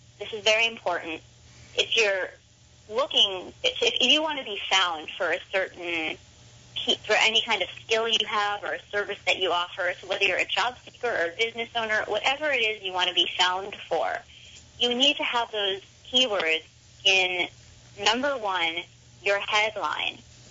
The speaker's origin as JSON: {"language": "English", "town": "Madison", "region": "Wisconsin", "country": "United States", "tie": "born or raised there", "said": "I gave a presentation to a group of business owners, small business owners, in my hometown of Madison, Wisconsin."}